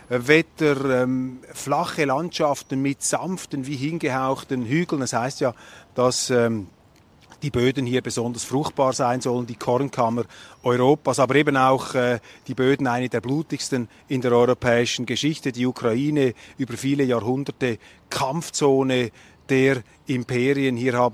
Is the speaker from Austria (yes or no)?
no; Switzerland; Und mir ist aufgefallen als Schweizer, dass die Firma Geberit da die sanitarischen Anlagen bereitgestellt hat.